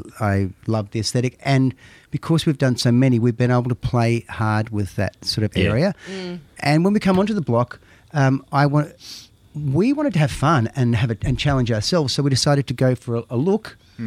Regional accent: Sydney, New South Wales, Australia; now in Melbourne, Australia; and we're from Sydney. I'd like to take it back to Sydney, but maybe we just keep it here in Melbourne

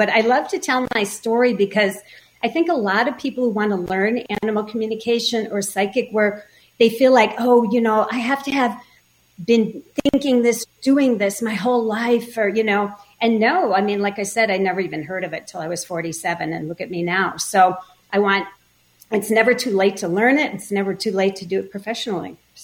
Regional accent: Minneapolis, Minnesota, United States; So I grew up in Minneapolis.

